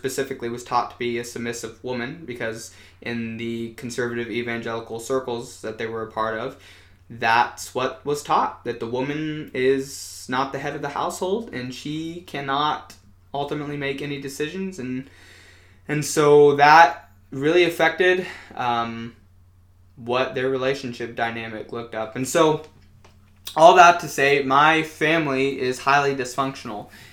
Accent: Renton, Washington, United States; born there; I was born in the great state of Washington, and I was born in the Seattle-Tacoma metro area in a town called Renton. And I lived there for the first 3 years of my life.

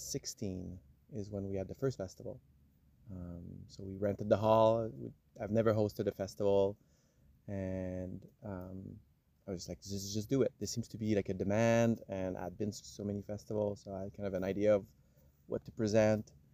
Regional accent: Quebec, Canada; now in Salt Spring, Canada; I'm from Quebec originally, and I've been on the West Coast for about 20 years, living on Salt Spring for 10 years.

